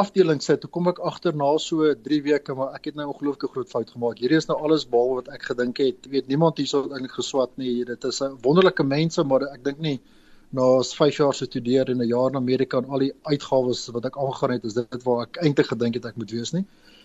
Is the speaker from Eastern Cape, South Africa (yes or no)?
no; Lichtenburg, North West, South Africa; Ek het groot geword in Lichtenburg in die Wes-Transvaal. Ek is daar gebore, ek was daar op laerskool, ek was daar op hoërskool.